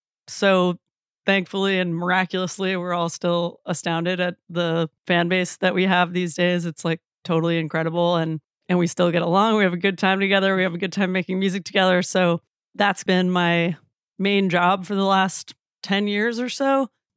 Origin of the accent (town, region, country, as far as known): Iowa City, Iowa, United States; born or raised there